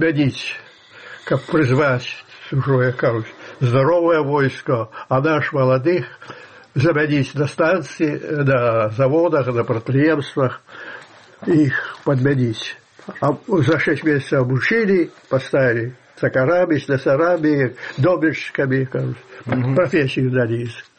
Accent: Belarus; Мы только там и познали, что мы белорусы. От этого не ведали, кто мы такие. Тутэйшие и все.

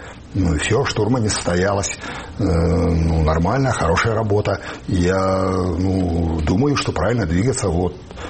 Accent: Belarus; now in Ukraine; Мы, белорусы, которые сейчас в Украине

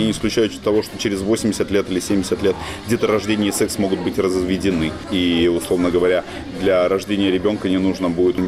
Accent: Simferopol, Crimea, Ukraine; мой регион, из которого я родом. Я из Симферополя, он стал первой жертвой этой войны

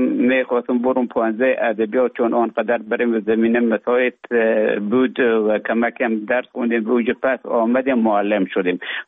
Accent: Afghanistan; moved away as an adult; also born or lived in Russia; now in Finland; ما در افغانستان بودم. بعد از ای که از افغانستان طالبان آمدن به اوج گذاره ما کمک مشکل بود و آمدم به طرف های روسیه و از روسیه آمدم به ایجه بفنلان.

